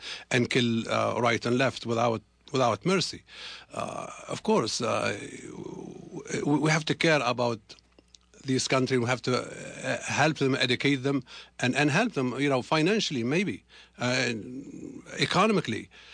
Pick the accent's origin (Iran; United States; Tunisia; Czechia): Tunisia; English is a second language; I mean, you're looking at my country. I'm from Tunisia.